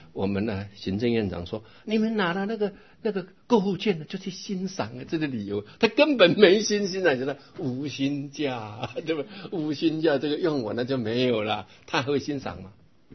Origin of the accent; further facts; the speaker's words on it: Yilan County, Taiwan; 因为我是宜兰人嘛，啊，这次宜兰办花灯嘛